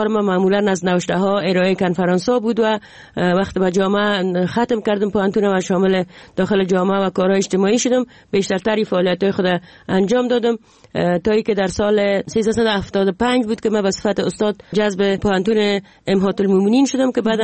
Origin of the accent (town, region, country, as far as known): Afghanistan; born or raised there